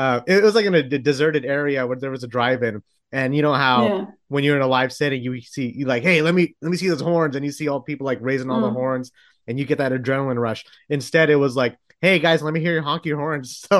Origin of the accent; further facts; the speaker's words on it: Texas, United States; and here's the thing, I'm a Texan. That means a lot.